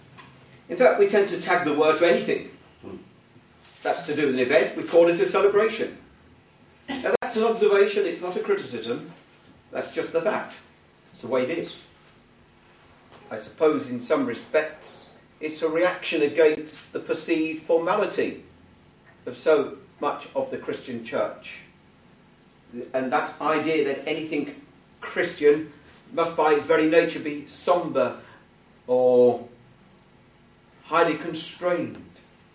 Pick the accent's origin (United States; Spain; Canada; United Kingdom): United Kingdom; England; now in Wales, United Kingdom; I'm English in a Welsh country, and I will have to confess my first loyalty will lie towards England.